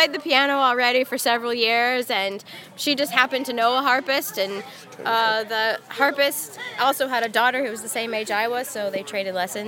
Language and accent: English; Dublin, Ohio, United States; we're from Dublin, Ohio